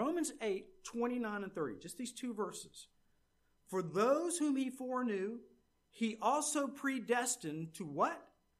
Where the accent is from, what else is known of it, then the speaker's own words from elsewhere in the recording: United States; And I was slightly embarrassed that as an American, these traits were what we were known for.